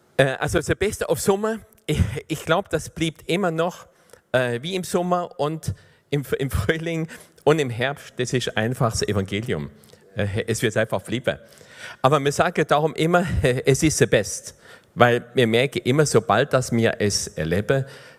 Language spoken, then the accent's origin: German; France; German is a second language; Ich komme ursprünglich bin ich Franzose und bin im französischen Schulsystem bin ich Großwoche.